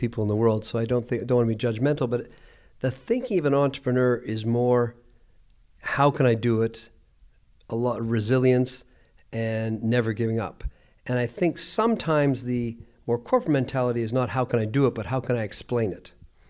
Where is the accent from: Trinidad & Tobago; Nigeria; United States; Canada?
Canada; Niagara Falls, Ontario; So I grew up in a small town in Niagara Falls, Canada, right on the border, a big tourist town.